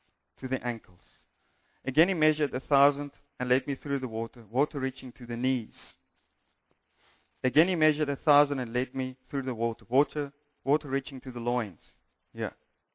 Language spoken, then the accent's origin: English; Windhoek, Khomas, Namibia; Swakopmund, most of you, I come from Windhoek, at least there we did it sometimes.